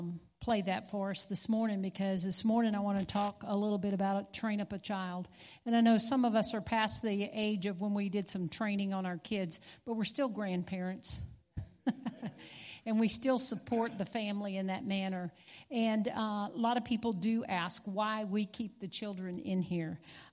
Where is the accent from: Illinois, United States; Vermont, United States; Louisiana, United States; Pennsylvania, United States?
Louisiana, United States; I'm from Louisiana. I think I have somebody else around in here from Louisiana, too.